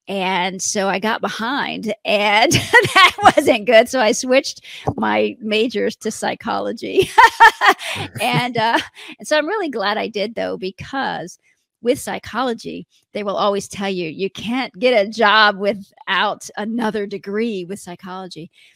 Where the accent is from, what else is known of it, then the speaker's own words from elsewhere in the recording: Texas, United States; because I am from Texas and everybody in Texas has confidence and I'm an Aries.